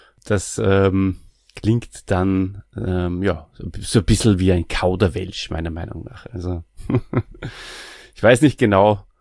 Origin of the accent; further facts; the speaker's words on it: Austria; Na sicher, ich bin ein waschechter Österreicher und so reden wir halt einfach einmal.